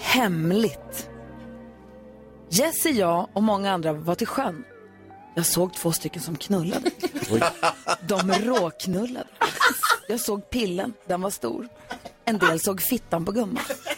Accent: Luleå, Norrbotten County, Sweden; Så var min uppväxt i Luleå i alla fall.

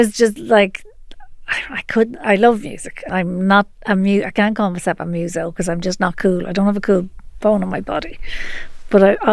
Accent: Drogheda, Leinster, Ireland; I'm from Drogheda, but neither of my parents are really of the town.

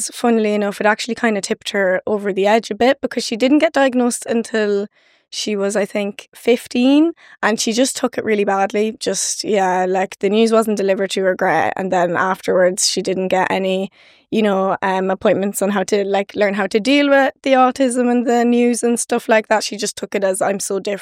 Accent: Leinster, Ireland; I'm from Westmeath.

